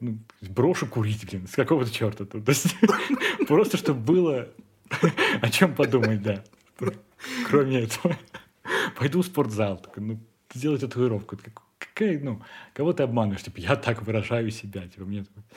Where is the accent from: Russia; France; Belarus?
Russia; Я, да, я из России